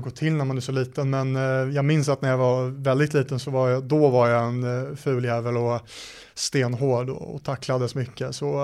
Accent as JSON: {"language": "Swedish", "town": "Stockholm", "region": "Stockholm County", "country": "Sweden", "said": "det är en toppklubb i Sverige, och det är i Stockholm där jag är ifrån"}